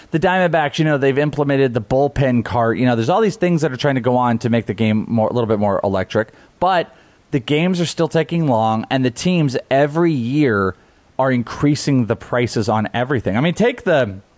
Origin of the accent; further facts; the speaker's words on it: Wales, United Kingdom; I'm Welsh.